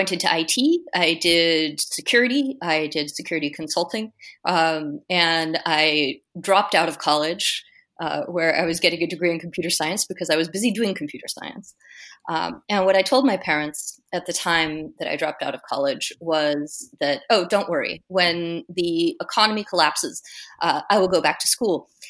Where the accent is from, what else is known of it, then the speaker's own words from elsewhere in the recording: California, United States; At the same time, I grew up in Silicon Valley. My parents were geeks.